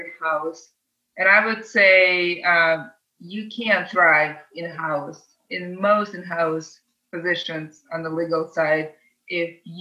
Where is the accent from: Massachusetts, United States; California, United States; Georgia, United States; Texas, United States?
California, United States; San Francisco; And I grew up in San Francisco. I know San Francisco very well. I immigrated when I was 13.